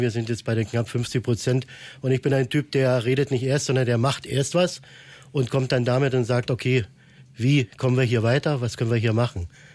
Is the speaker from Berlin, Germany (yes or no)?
yes; Berlin, Germany; ich komme aus Schöneweide